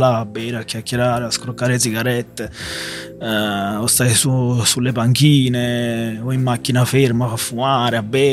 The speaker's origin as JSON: {"language": "Italian", "country": "France", "tie": "born or raised there", "second_language": "Italian", "said": "in Francia ho avuto pochi amici, ma proprio francesi. Tutta la mia vita, cioè, sono cresciuto con gli arabi, turchi"}